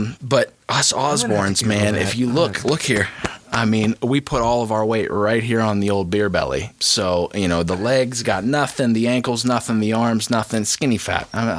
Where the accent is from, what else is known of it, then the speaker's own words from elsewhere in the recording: Ohio, United States; Obviously, you know, us growing up in Ohio and hunting a lot younger years, that was one thing